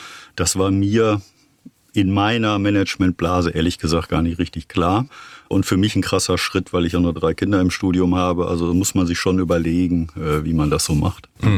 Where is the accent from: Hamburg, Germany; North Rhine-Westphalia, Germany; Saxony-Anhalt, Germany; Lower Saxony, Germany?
North Rhine-Westphalia, Germany; Detmold; Ich lebe in Detmold, ich komme da tatsächlich auch her.